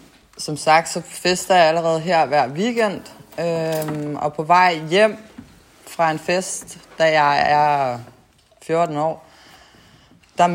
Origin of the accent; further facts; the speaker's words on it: Copenhagen, Capital Region of Denmark, Denmark; Jeg er født og opvokset på Amager i København.